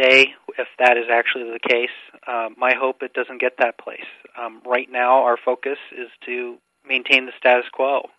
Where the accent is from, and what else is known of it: Champaign, Illinois, United States; born or raised there